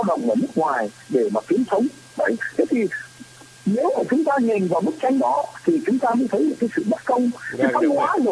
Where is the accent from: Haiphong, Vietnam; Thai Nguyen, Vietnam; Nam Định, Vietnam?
Nam Định, Vietnam; Vụ Bản; tôi vẫn nói ngay quê tôi thôi, ở vụ bản Hà Nam Nam Định